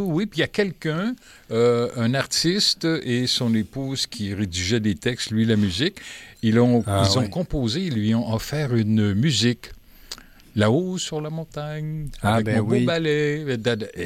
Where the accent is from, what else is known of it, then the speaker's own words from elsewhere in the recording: Ottawa, Ontario, Canada; je me rappelle, quand j'étais jeune à Ottawa